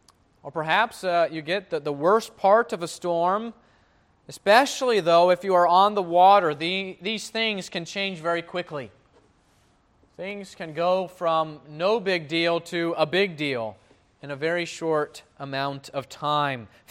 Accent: Florida, United States; growing up in Florida and now living again in the southeast on the coast

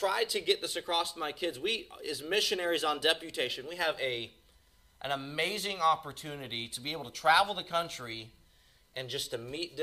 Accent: Oklahoma City, Oklahoma, United States; born there; I was born in Oklahoma City, off the Northwest Expressway at Baptist Hospital, amen.

